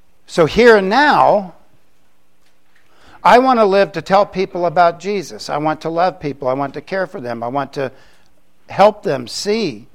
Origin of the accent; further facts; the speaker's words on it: Florida, United States; I'm not making fun of people in the South. I was raised in Florida, so y'all get over it.